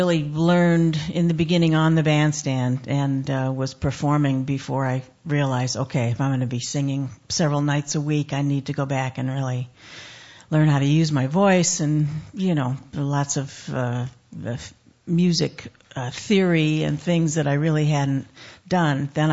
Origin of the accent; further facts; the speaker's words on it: Chicago, Illinois, United States; also born or lived in East Coast; Born and raised in Chicago.